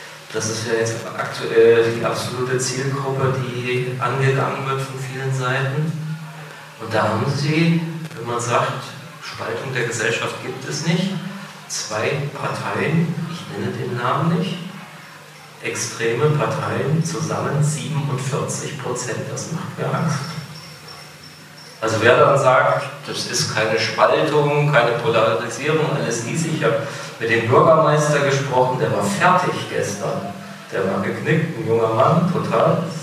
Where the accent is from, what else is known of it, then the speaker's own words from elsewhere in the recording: Thuringia, Germany; ich komme aus der Region Ostthüringen